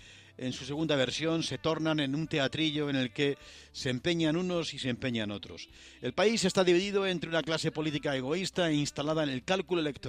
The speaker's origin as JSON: {"language": "Spanish", "country": "Spain", "said": "a pesar de que seguimos siendo los españoles"}